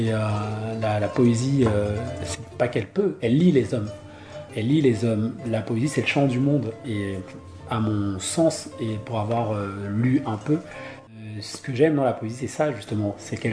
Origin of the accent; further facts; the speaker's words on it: Cameroon; French is a second language; important de rappeler que je suis camerounais parce que je pense écrire le français dans ma langue maternelle